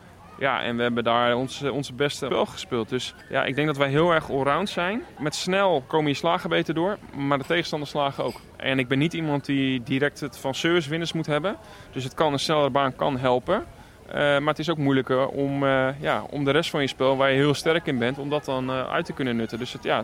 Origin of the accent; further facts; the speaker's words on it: Leeuwarden, Friesland, Netherlands; ik kom uit Leeuwarden. Zelfs daar heb je een cultuurverschil.